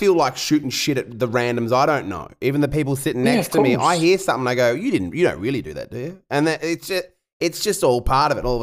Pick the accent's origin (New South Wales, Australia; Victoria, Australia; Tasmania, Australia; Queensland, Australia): Tasmania, Australia; Launceston; I grew up in Launceston in Tasmania, which is fucking tiny, Jacob. It's like 70,000 people. It is such a small town.